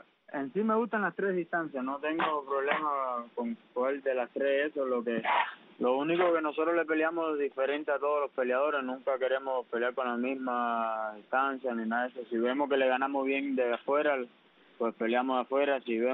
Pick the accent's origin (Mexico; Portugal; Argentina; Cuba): Cuba; Santa Clara, Villa Clara; born there; Sí, yo nací en Santa Clara.